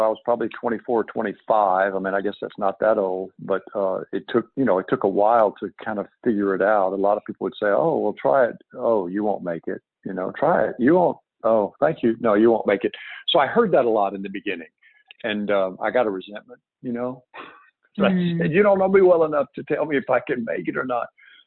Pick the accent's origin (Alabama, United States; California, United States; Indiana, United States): Alabama, United States; moved away as an adult; I grew up in Alabama, and I really wanted to explore the rest of the world.